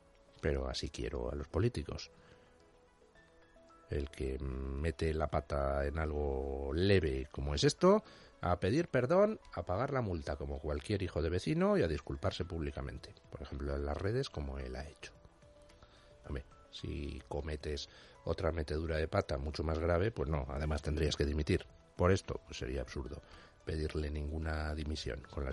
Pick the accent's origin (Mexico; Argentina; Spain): Spain; Madrid, Community of Madrid; yo como madrileño soy el culpable de todo